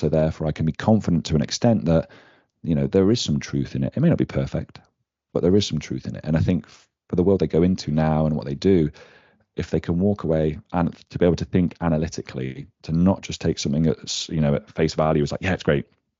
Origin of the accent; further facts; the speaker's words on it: England, United Kingdom; And so for me, I'm very proud of being English. It's not always perfect, but, you know, I'm proud of my heritage.